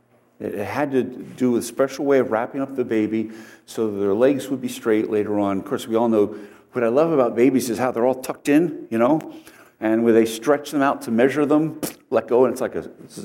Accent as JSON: {"language": "English", "region": "New Jersey", "country": "United States", "tie": "born there", "said": "that's the only reason I was born in New Jersey instead of the Holy Land on the right side of the Delaware."}